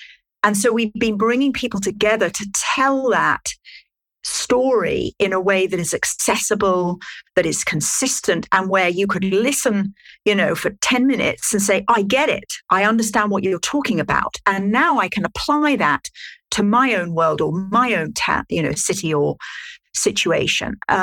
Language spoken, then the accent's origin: English; United Kingdom; accent: British; now in United States; I live in the States, despite my British accent